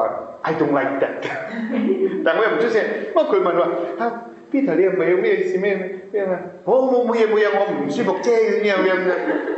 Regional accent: China; 話我哋中國人，我哋中國人好大量嘅

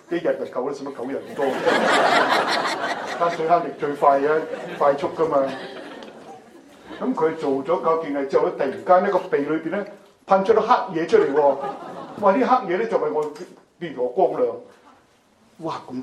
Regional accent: China; 我哋中國人都係好少神父啊嘛

